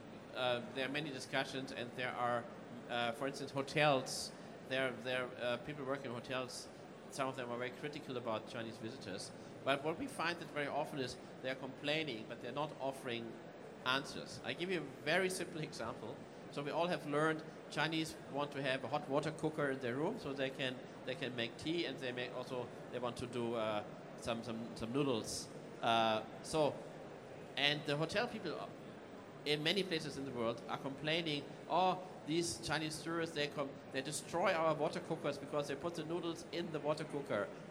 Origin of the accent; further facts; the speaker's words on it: Germany; English is a second language; to the German market, my hometown, home country